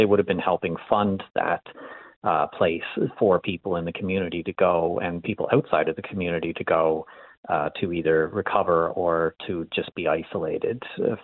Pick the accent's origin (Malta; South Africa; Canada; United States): Canada; Point Edward; The location is just a place that growing up in West Mountain Point Edward, I've always, walked through there.